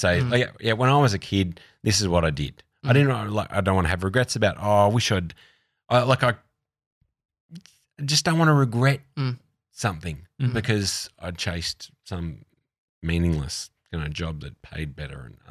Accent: Australia; I'm an Australian. I'm in London.

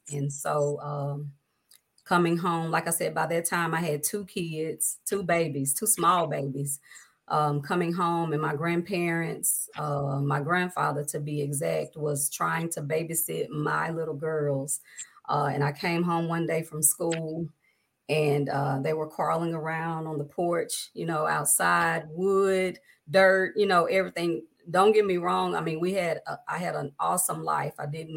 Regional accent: Louisiana, United States; I am originally from Shoudrant, Louisiana. That's where I was born and reared by my grandparents, along with my mom.

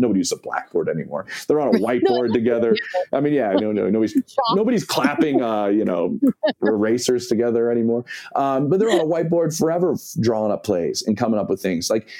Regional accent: Philadelphia, Pennsylvania, United States; Hey, I'm from Philly. Don't dog it, okay?

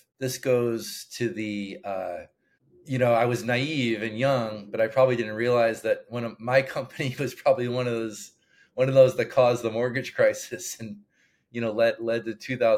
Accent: Illinois, United States; Like we just shared, I grew up in the Midwest, right outside of Chicago.

